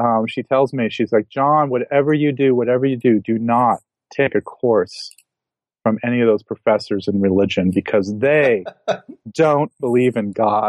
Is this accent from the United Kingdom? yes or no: no; Akron, Ohio, United States; I grew up in Akron, outside of Akron, Ohio, in a kind of lower middle class family.